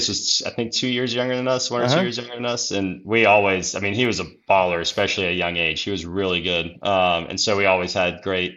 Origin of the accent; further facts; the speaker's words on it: Austria; now in United States; It was great. I loved it. I mean, we always split some time. So we always would come to the States in the summer